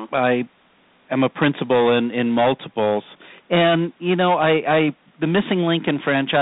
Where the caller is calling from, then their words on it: Denver, Colorado, United States; Calling from Denver, Colorado.